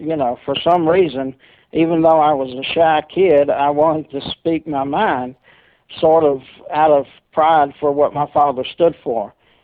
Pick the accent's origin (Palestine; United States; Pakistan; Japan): United States; Montgomery, Alabama; born there; Well, I was born in Montgomery.